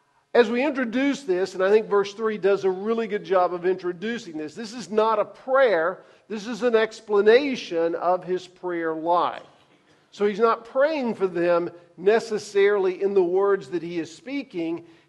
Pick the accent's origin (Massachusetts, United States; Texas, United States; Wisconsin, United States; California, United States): Texas, United States; Mineola; When I was a kid, I was growing up in Mineola, Texas, and we had a big First Baptist church